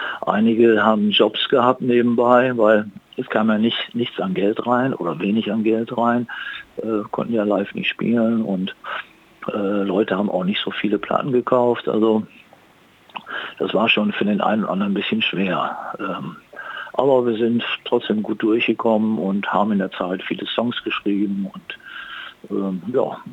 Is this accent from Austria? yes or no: no; Duisburg, North Rhine-Westphalia, Germany; Duisburg am Rhein.